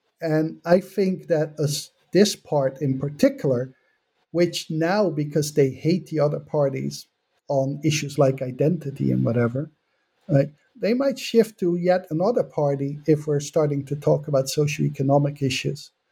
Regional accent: Netherlands; I come from the Netherlands, which is nowhere near as emancipated as it thinks it is.

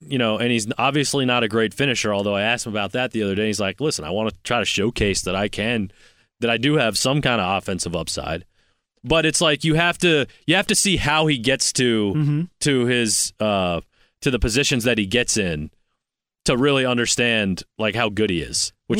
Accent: San Francisco, California, United States; born there; I've never been to that part of California. I was born in San Francisco.

